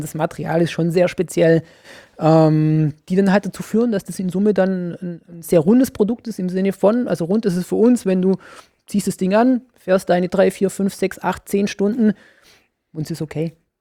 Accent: Baden-Württemberg, Germany; als Schwabe bist halt, sagst halt, nicht geschumpfen ist halb gelobt

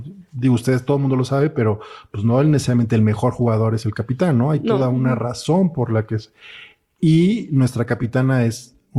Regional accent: Mexico City, Mexico; Yo soy de aquí de la Ciudad de México, ¿no?

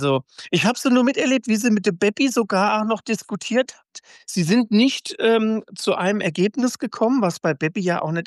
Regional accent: Frankfurt, Hesse, Germany; Ich bin waschechter Frankfurter, genau. Und bin zwar in diesen, ich sage, die Original-Frankfurter sage es immer die Zone Randgebiete, weil das natürlich so die nördlichen Stadtteile sind

